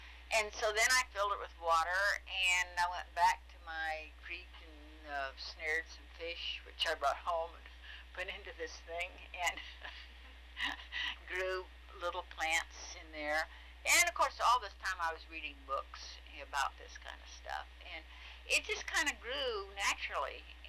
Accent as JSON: {"language": "English", "town": "Abilene", "region": "Kansas", "country": "United States", "tie": "born or raised there", "said": "Well, I was born in Abilene, Kansas, which is the end of the Chisholm Cattle Trail."}